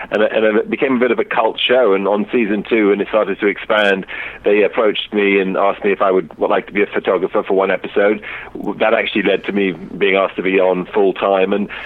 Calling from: New York City, New York, United States; I am in New York City.

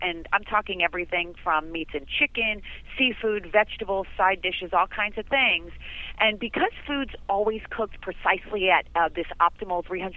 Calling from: San Diego, California, United States; I am in sunny San Diego.

